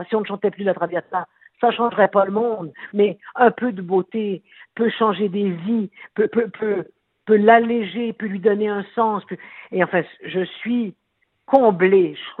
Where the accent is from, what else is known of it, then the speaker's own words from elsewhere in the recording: Spain; accent: Spanish; French is a second language; je parle avec un accent espagnol